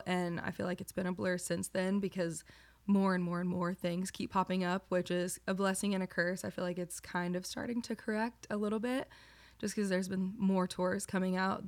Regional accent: Arkansas, United States; I came from Arkansas. Like, this isn't supposed to be where I'm at.

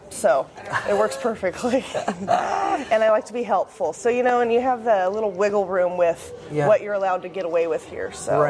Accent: California, United States; moved away as an adult; now in Canada; Yes, I'm from California, and I came up here and I had a couple babies, and I've been at home raising them

